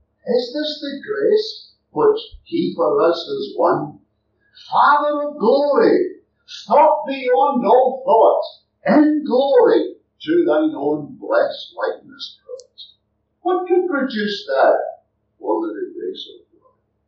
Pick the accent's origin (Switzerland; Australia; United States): Australia; I don't come from New Zealand. I come from a better country than New Zealand. I come from Australia. It's bigger, it's brighter, it's better.